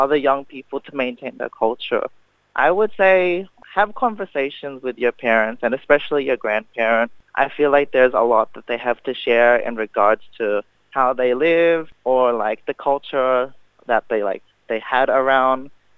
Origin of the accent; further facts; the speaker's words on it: Australia; born there; Like, I was born in Australia, so there's a lot of things that I feel like I'm like distant with in terms of culture.